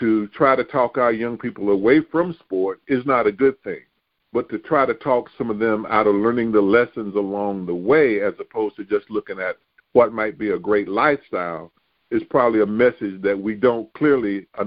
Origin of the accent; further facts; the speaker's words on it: Raeford, North Carolina, United States; to integrate what had formerly been all-white Hoke County High School in Rayford, North Carolina, my hometown, after attending all-black public schools and then high school, Upchurch High School in Rayford.